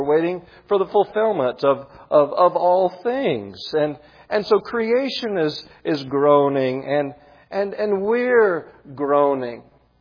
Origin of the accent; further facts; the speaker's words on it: South Carolina, United States; Even my home state has been in the news recently for a series of earthquakes. South Carolina has always been known for a lot of wonderful things.